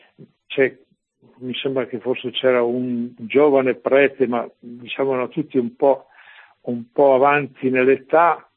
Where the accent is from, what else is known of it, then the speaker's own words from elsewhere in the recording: Bolzano, Trentino-Alto Adige, Italy; io vengo da Bolzano.